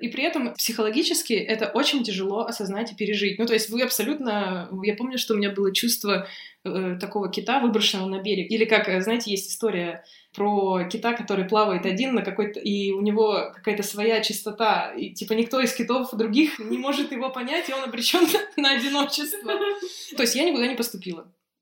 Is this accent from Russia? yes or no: yes; Novosibirsk, Novosibirsk Oblast, Russia; я из Новосибирска.